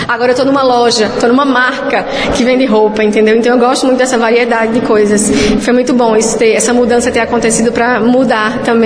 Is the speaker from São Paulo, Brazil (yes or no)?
no; Paraíba, Brazil; eu trabalho já há muitos anos no mercado de João Pessoa, né? Eu sou paraibana